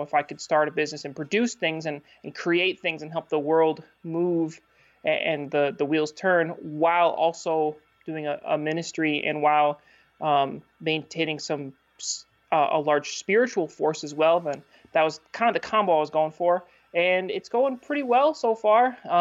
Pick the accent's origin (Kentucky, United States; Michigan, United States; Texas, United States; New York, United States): Michigan, United States; Marquette; I was born and raised in Marquette, Michigan. Grew up playing hockey